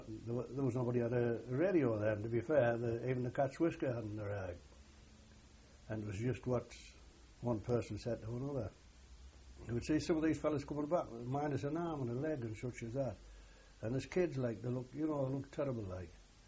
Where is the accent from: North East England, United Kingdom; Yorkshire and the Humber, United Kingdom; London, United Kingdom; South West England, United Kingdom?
North East England, United Kingdom; Langley Park; born there; I was born in Langley Park on the 11th of February 1916. My father was a miner, which that was the only trade in the village